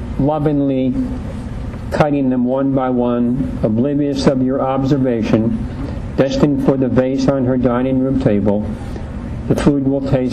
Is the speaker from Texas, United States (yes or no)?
no; Kentucky, United States; I know when I travel outside of Kentucky and people say, "Where are you from?" I say, "Kentucky, Kentucky,"